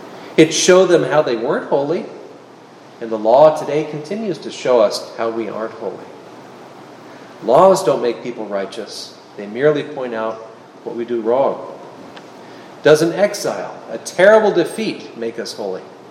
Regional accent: Philadelphia, Pennsylvania, United States; now in New York, United States; Well, here we are in a city. I come from Philadelphia. This is New York and the area around it.

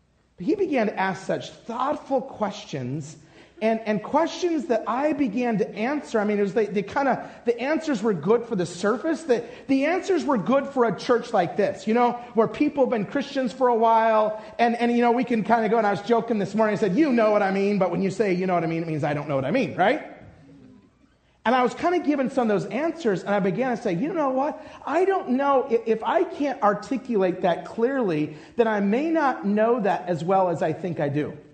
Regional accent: Utah, United States; Or for me, I'm from Utah, right?

